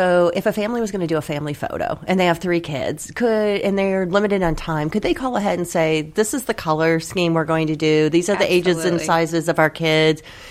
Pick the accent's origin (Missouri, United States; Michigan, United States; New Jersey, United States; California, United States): Michigan, United States; because when I was growing up in Michigan, you went outside, you dressed for the elements, and you went outside for recess.